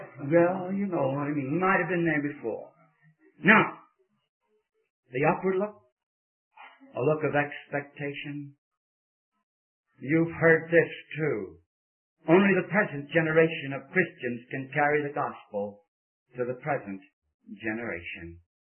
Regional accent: New York City, New York, United States; I can't go to the place where I was raised in New York City without standing in the corner

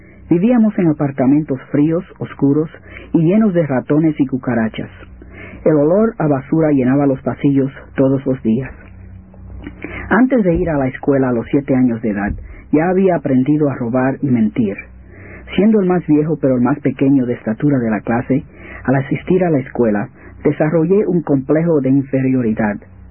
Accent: Puerto Rico; also born or lived in Brooklyn, New York, United States; Nací en Brooklyn, Nueva York, de padres puertorriqueños, durante la Depresión. Unos pocos meses después, mis padres regresaron a Puerto Rico por causa de la situación económica en Nueva York.

